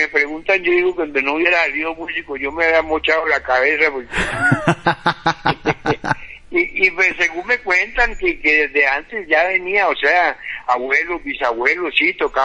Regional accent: Cali, Valle del Cauca, Colombia; born there; also born or lived in Medellín / Bogotá; nací en Cali, pero prácticamente estuve en otras ciudades, ¿no? Como Medellín, Bogotá. Después, cuando ya hacemos la … entonces me voy a radicar a la ciudad de Cali.

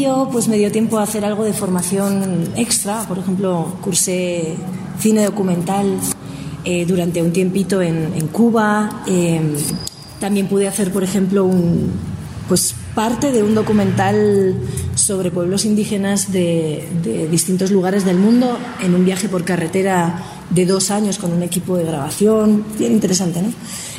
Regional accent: Spain; now in Popayán, Colombia; Porque por mi acento entenderéis que soy extranjera, soy española y llevo varios años ya viviendo aquí en Popayán y viniendo al Cauca muchos más

